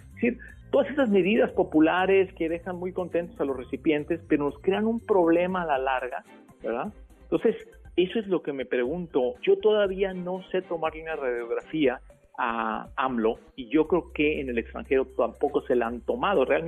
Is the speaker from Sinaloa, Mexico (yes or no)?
yes; Mazatlán, Sinaloa, Mexico; yo vengo de Mazatlán, y se dice los techos se arreglan antes de la temporada de lluvia. Es que en Mazatlán hay muchas casas antiguas, por lo menos en la parte donde yo crecí.